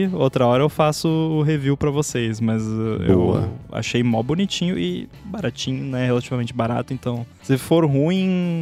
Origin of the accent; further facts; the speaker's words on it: Rio Grande do Sul, Brazil; now in Florianópolis, Brazil; é melhor eu ir lá no Rio Grande do Sul, lá na minha cidade natal